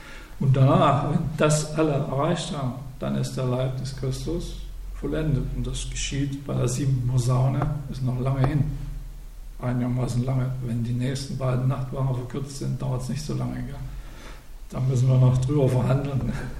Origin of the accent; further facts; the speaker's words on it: Saxony, Germany; Ich bin ja Sachse, ich muss sagen, mit einem harten D.